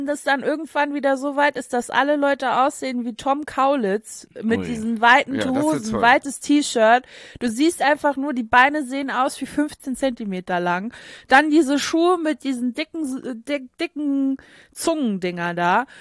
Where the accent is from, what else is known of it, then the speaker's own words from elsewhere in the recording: Saarlouis, Saarland, Germany; Also wenn bei uns in Saarlouis die Trends ja schon mal ankommen, dann ist es eh viel zu spät eigentlich.